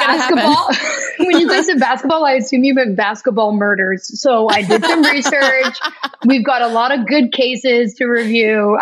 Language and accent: English; Toronto, Ontario, Canada; now in Los Angeles, United States; We're both from Toronto, or in and around Toronto.